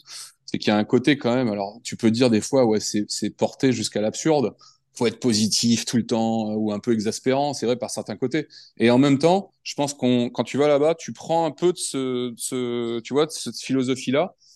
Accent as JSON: {"language": "French", "country": "France", "also_born_or_lived": "United States", "said": "Moi je suis français, j'adore la France."}